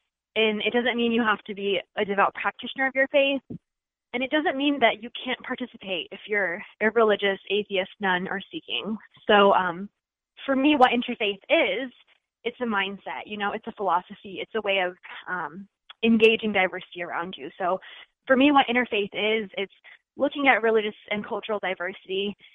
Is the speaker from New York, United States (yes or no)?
no; Chicago, Illinois, United States; I was born and raised in Chicago. So, you know, I'm a first generation Pakistani American Muslim.